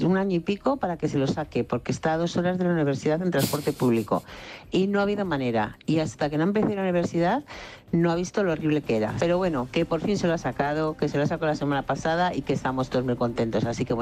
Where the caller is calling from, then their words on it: Madrid, Community of Madrid, Spain; de Madrid, y llamaba para ver si felicitáis a mi hijo